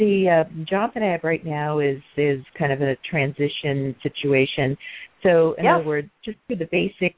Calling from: Los Angeles, California, United States; Hi, this is … from Los Angeles.

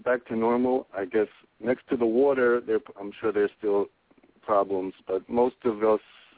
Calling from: Queens, New York, United States; New York.

